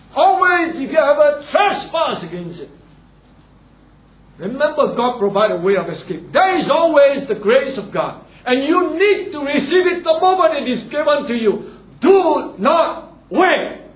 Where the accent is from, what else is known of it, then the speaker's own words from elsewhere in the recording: Singapore; You know, I'm born a Singaporean. But if I migrate out of here to another country, I'm still a Singaporean.